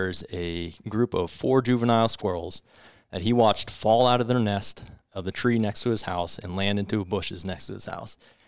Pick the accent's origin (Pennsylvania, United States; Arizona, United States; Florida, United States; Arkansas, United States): Pennsylvania, United States; also born or lived in Allegheny; No, I grew up in Wayne County. Pennsylvania, Wayne County, up in the northeast. And then I was living down in Allegheny for a couple of years before I went to Butler.